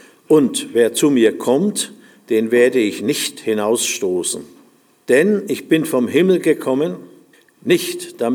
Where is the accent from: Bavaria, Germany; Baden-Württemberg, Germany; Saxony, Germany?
Bavaria, Germany; Nuremberg; ich wusste es nicht, ich bin Nürnberger